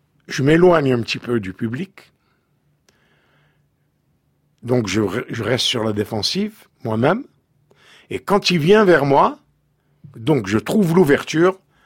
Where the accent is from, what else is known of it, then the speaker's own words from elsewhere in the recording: Algeria; C'était des gens de chez nous. Et puis, en Algérie, on avait une certaine fierté